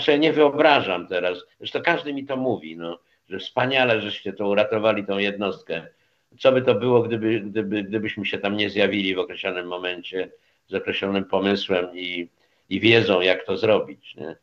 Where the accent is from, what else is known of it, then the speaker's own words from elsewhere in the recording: Warsaw, Masovian Voivodeship, Poland; no ja jestem z Warszawy, no jakby nie było tej starówki.